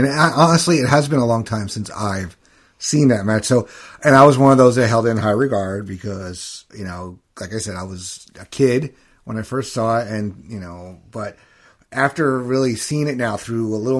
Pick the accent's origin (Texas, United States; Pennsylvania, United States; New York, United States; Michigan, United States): New York, United States; I was watching all the MSG shows growing up in New York.